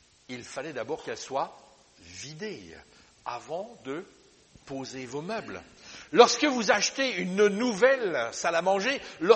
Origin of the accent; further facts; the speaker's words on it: Liège, Wallonia, Belgium; je repense à mon enfance, lorsque l'on a fait ce nœud autoroutier à Liège, parce que je suis liégeois